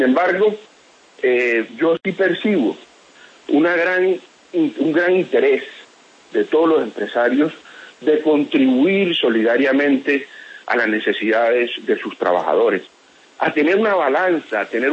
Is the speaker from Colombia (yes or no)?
yes; Colombia; ya yo en este momento no pienso como empresario, pienso como colombiano